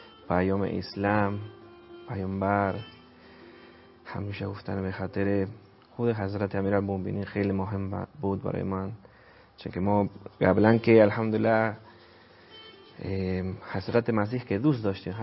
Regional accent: Buenos Aires, Argentina; اهل کشور ارجنتین.

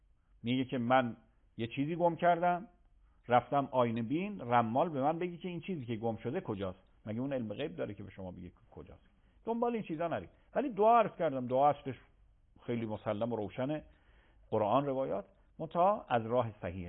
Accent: Qom, Iran; گاهی من رد میشم تو همین شهر خودمون، شهر مقدس قم

